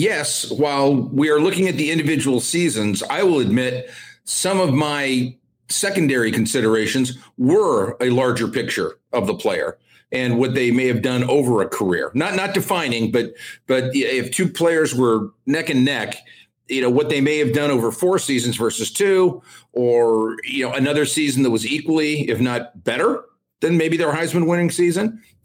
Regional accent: California, United States; I think both of us growing up in the Bay Area

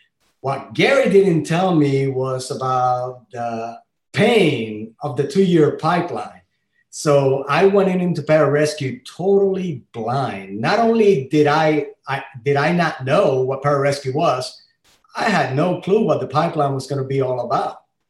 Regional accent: Guanica, Puerto Rico; also born or lived in Ponce; born and raised in Puerto Rico, like you said, I was born in 1971 and grew up in a coastal town southwest of the island called Guanica. I was born in Ponce, but was raised in Guanica and always in the ocean.

